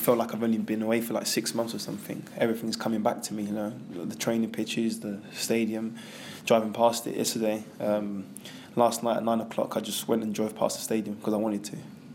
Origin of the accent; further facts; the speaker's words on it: London, United Kingdom; I'm from London. I'm from a great city.